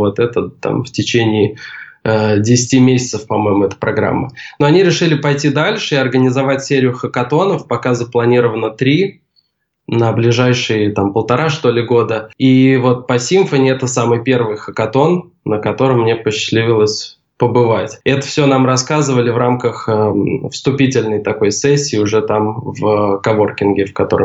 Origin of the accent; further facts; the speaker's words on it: Russia; им было на пользу то, что я из России.